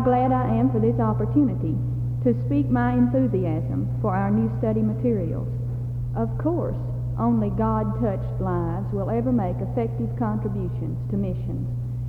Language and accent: English; Dallas, Texas, United States; from Dallas, Texas.